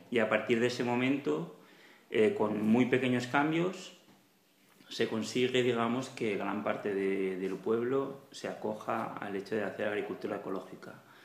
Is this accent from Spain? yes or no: yes; Carrícola, Valencian Community, Spain; soy de Carrícola y ahora en este momento formo parte también del ayuntamiento.